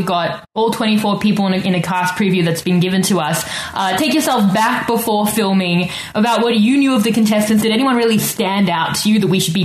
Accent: Victoria, British Columbia, Canada; I'm from Victoria.

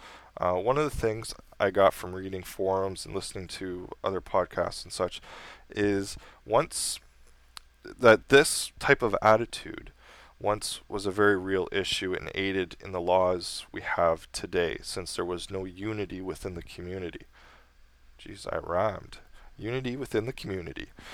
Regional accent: Canada; I'm a Canadian redneck on there. You know, I'm self-proclaimed redneck up here in Canada.

